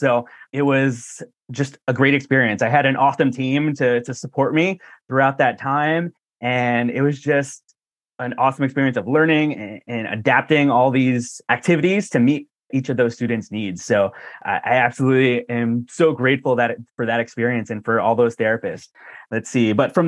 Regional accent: New Jersey, United States; So I'm East Coast based. I grew up in Jersey.

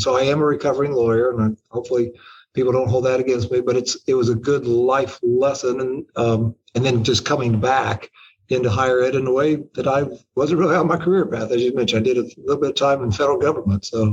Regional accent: Anderson, Indiana, United States; came back to my hometown of Anderson, Indiana.

